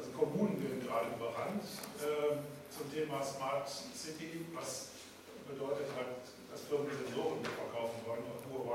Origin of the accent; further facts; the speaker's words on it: North Rhine-Westphalia, Germany; Da gibt es oft völlige Leere eigentlich, habe ich so gemerkt, in Westfalen, wo ich herkomme.